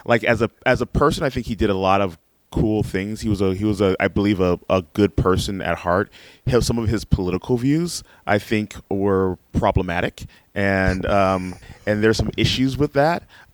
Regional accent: Inglewood, California, United States; And I was 5 minutes from the Rodney King riots. I like drove through that.

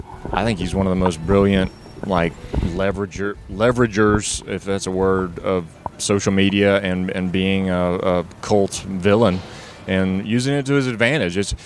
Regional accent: Macon, Georgia, United States; But also, so was the Macon Mall where I'm from.

